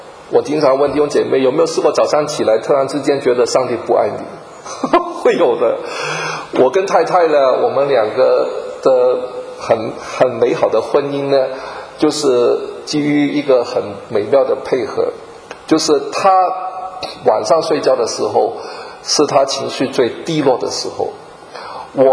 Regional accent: Hong Kong; 我在香港长大，我从来不要说森林，我连树林都没有见过啊。我说我第一个树林就是在美国

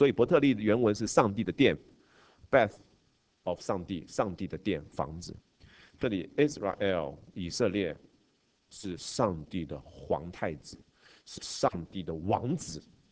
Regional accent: China; 希伯来人跟以色列人跟我们中国人很像，名字是很重要的。

